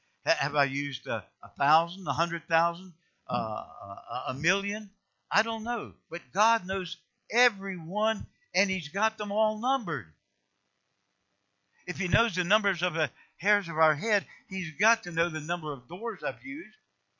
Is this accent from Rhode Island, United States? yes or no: no; Roanoke, Virginia, United States; born there; My dad showed me that house that I was born in Roanoke.